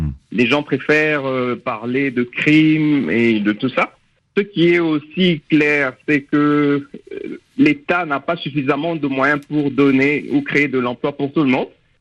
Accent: DR Congo; now in South Africa; Exactement, je suis congolais de la RDC

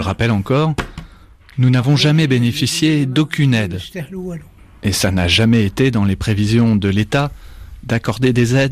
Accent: Sidi Bel Abbès, Sidi Bel Abbès Province, Algeria; now in France; Ce jour-là, j'étais caché chez moi à Bel Abbès.

